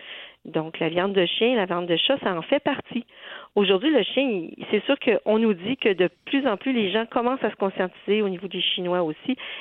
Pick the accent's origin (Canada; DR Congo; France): Canada; Ontario; il y en a 46 qui se sont trouvés chez nous au Canada, en Ontario.